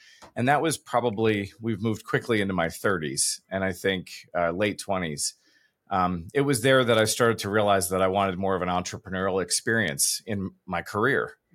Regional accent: West Chester, Pennsylvania, United States; also born or lived in Daytona Beach, Florida; I was born in Daytona Beach, Florida. My forming years were outside of Philadelphia in Westchester, Pennsylvania.

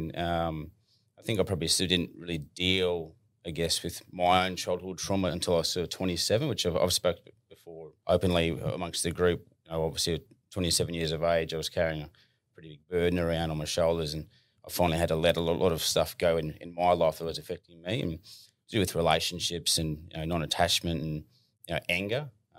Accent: Lismore, New South Wales, Australia; I actually grew up down your neck of the woods, mate. So Lismore area. I was born in Lismore, which is northern New South Wales. My family are cane farmers from down Wardell area. I did my schooling in Austinville. We actually lived on a small farm in a township called Wallingbar.

